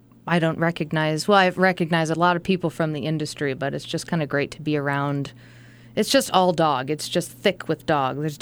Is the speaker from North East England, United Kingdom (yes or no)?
no; Scotland, United Kingdom; I'm sorry. I'm Scottish. What can I say?